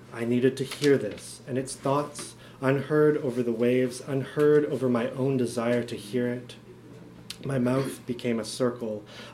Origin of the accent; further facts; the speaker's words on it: Vancouver, British Columbia, Canada; I visited my hometown in Vancouver and felt very drawn to the ocean there